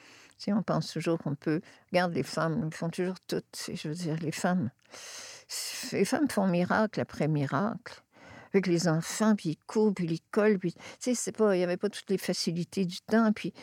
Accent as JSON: {"language": "French", "region": "Quebec", "country": "Canada", "accent": "Saguenay", "said": "Pas comme moi, la fille fraîche pète du Saguenay, avec mon bel accent"}